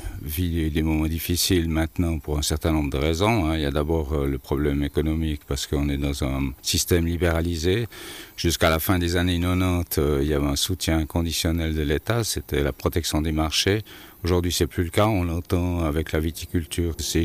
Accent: Châteaudet, Switzerland; Je suis né à Châteaudet, dans une famille paysanne. À l'âge de 16 ans, j'ai repris l'exploitation agricole de mon père.

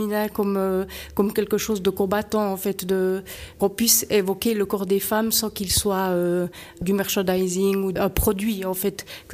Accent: Jura, Switzerland; now in Vevey, Switzerland; Je suis italo-jurassienne, en fait j'ai un petit mélange, je viens du Jura à l'origine et puis je suis installée à Vevey depuis 25 ans.

